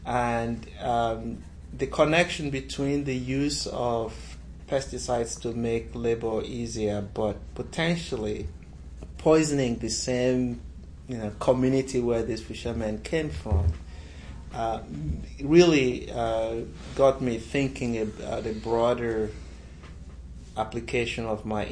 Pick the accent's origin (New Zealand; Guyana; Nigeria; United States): Nigeria; moved away as an adult; I grew up in Nigeria. I spent my first 22 years or so in Nigeria, most of it in boarding school and college.